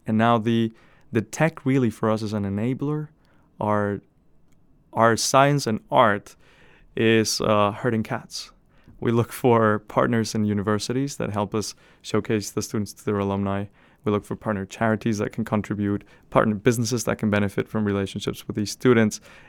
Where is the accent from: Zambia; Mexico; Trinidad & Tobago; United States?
Mexico; I come from Mexico, which is a middle-income country